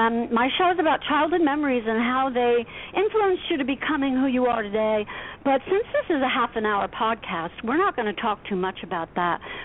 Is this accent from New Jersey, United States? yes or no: yes; Asbury Park, New Jersey, United States; But I grew up in New Jersey as well. I grew up in Asbury Park.